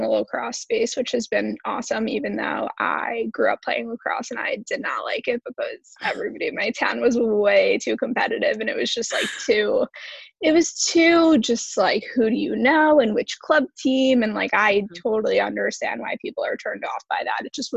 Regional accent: Cold Spring Harbor, New York, United States; I am from Long Island. I'm from a small town called Cold Spring Harbor, actually from the same town as Adam Gittleman.

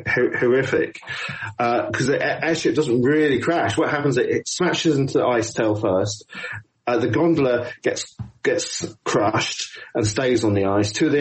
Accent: United Kingdom; as a British person, you can't help see some of these things in that event.

